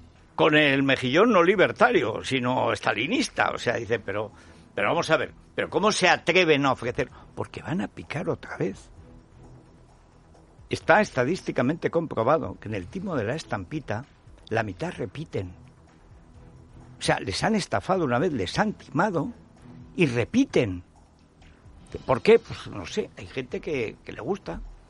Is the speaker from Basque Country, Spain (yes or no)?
no; Aragon, Spain; un timo que se hacía en la parte de mi pueblo, en todos los montes, la Sierra Albarracín